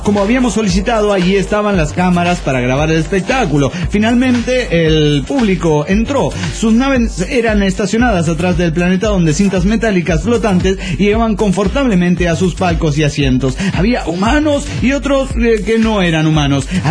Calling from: Montreal, Quebec, Canada; desde Montreal, Canadian.

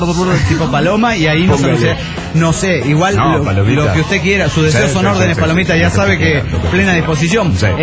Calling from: Angamacutiro, Michoacán, Mexico; Yo tranquilamente caminando por el bosque, el bosque de Angamacutiro, famoso en todo el mundo

